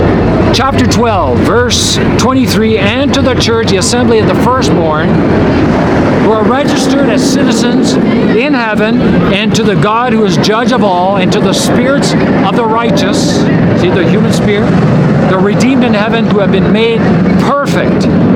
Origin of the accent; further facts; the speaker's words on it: Canada; born there; Personally, I was born in Canada, me, myself, therefore having a Canadian citizenship